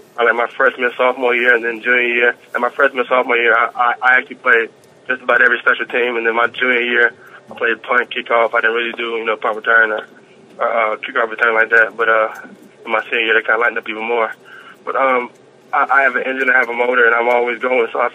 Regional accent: Philadelphia, Pennsylvania, United States; That's actually where my mom is from. Mm-hmm. I was born and raised in North Philly, so basically I'm coming back home.

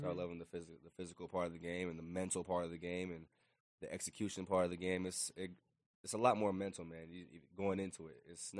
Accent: Jamaica; born there; I was born in Jamaica, so I was, like, soccer, running track.

